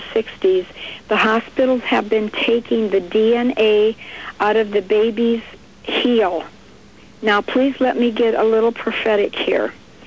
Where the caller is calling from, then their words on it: Eau Claire, Wisconsin, United States; Here, I'm calling you from Eau Claire.